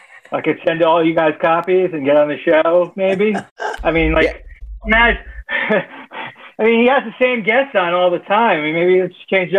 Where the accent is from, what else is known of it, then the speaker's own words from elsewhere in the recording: Miami, Florida, United States; North Miami Beach, Aventura area. I went to North Miami Beach High School.